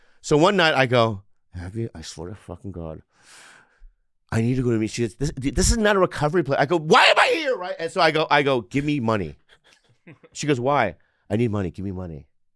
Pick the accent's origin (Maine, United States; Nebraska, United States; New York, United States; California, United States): California, United States; San Diego; Because I'm from Planet San Diego.